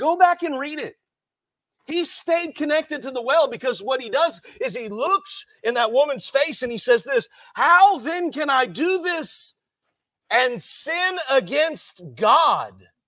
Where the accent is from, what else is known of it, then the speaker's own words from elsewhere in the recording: United States; accent: American; now in Cork, Ireland; it's a little intimidating to go downtown Cork and with my American accent, stand on a street corner and try and talk to somebody